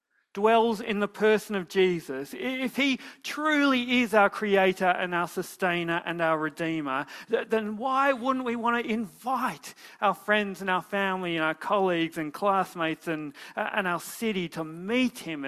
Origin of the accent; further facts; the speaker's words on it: Huonville, Tasmania, Australia; mate, I'm from Huonville.